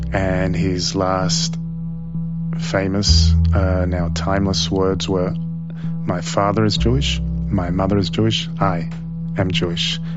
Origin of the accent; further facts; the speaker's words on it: Bondi, New South Wales, Australia; For a large part of my life, I grew up in Bondi. This is my home. This is my beach.